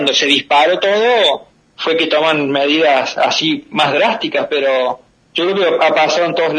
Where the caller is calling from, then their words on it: Lloret de Mar, Catalonia, Spain; Bueno, yo estoy en España. Mi pueblo se llama Lloret de Mar, que pertenece a la provincia de Cataluña. Estoy a 70 kilómetros más o menos de Barcelona